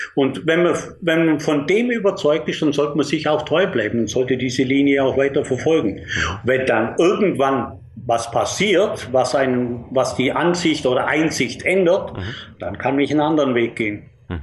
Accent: Bavaria, Germany; in meiner Heimatstadt, im Allgäu

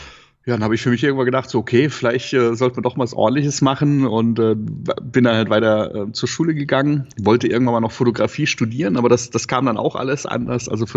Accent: Karlsruhe, Baden-Württemberg, Germany; ich bin aus Karlsruhe.

